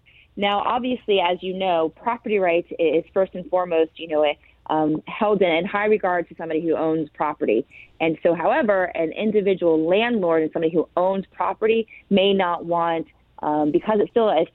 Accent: Florida, United States

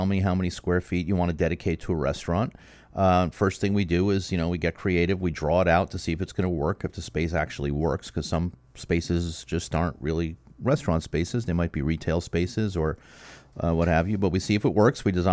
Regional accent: Brooklyn, New York, United States; now in Miami, United States; I'm from Brooklyn.

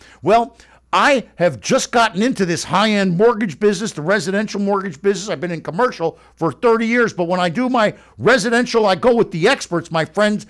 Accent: North Miami Beach, Florida, United States; And that's right, you can hear it in my voice. I'm a redneck from North Miami Beach.

